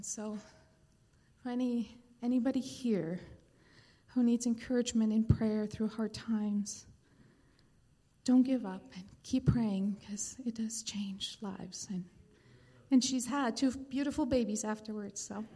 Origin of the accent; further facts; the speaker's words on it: Germany; first language German; English is a second language; moved away; I'm from Germany, and so she lives in Germany. I lived in Colorado at the time